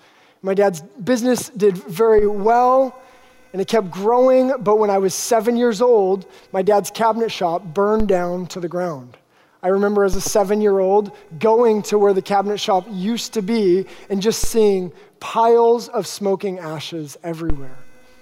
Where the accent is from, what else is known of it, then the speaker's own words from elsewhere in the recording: Alaska, United States; I grew up in Alaska in a small fishing town a couple hours south of Anchorage.